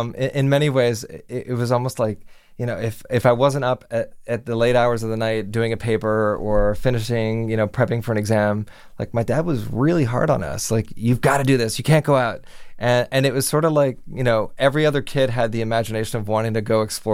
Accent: Miami, Florida, United States; So growing up in Miami and working in local news in Miami, where I got my start, I started down there in the mid-90s

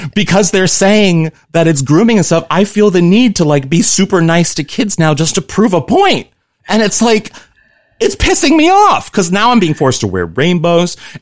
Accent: Missouri, United States; also born or lived in New York / Los Angeles; I come from Missouri. I understand crazy people who say crazy things about conservative issues.

